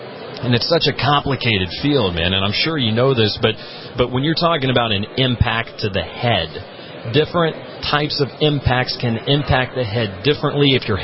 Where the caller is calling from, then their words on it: Cleveland, Ohio, United States; So I'm Eastern. We're coming from Cleveland.